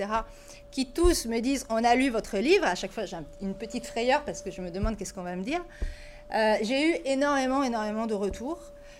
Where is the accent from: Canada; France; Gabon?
France; now in Dakar, Senegal; Bon, j'ai jamais eu peur parce que je suis française et parce que je sais qu'au Sénégal, ça me donne un statut